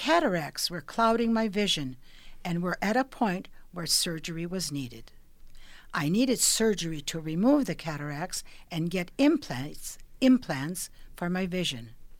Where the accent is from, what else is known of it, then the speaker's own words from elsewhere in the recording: Ukraine; English is a second language; moved away; also born or lived in Austria; I was an immigrant from Ukraine living in Austria in a displaced persons camp.